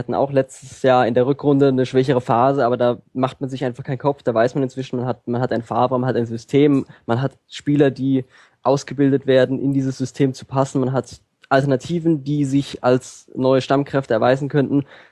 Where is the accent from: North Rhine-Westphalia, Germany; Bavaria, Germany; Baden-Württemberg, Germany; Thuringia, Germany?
Baden-Württemberg, Germany; Hoffenheim; Das heißt, ich bin in Hoffenheim aufgewachsen.